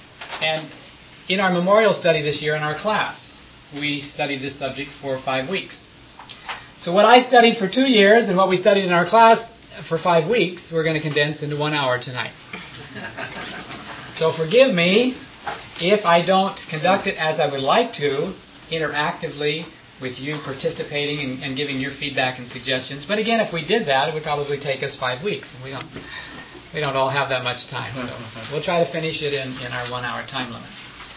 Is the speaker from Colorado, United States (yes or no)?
yes; Denver, Colorado, United States; I am from Denver, Colorado.